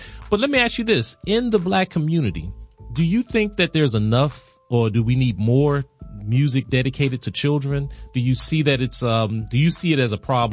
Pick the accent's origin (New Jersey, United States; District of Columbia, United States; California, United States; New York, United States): District of Columbia, United States; Washington; I'm born and raised here in DC.